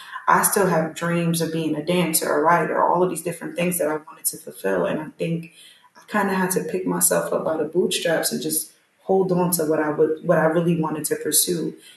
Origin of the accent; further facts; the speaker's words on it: New York City, New York, United States; This was right in the neighborhood. I'm from New York City. It was right around the corner for me.